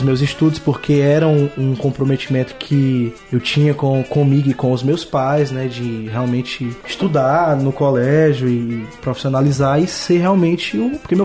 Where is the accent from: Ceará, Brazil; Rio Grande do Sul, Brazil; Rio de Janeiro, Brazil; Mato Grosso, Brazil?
Ceará, Brazil; Fortaleza; born there; Nasci aqui em Fortaleza, no Hospital Cura d'Ares.